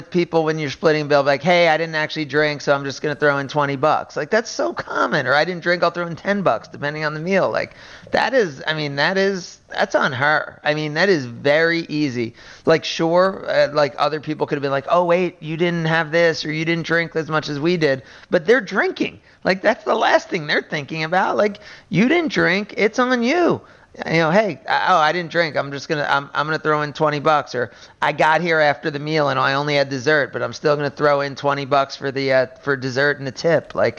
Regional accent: New Jersey, United States; I'm from New Jersey. We directly communicate with people.

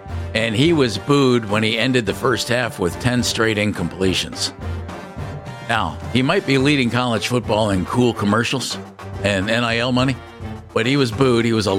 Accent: New England, United States; It's good to be here at Louisiana State University. I'm from New England.

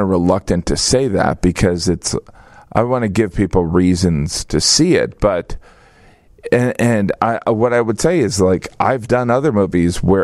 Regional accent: Indiana, United States; I grew up in Northwest Indiana.

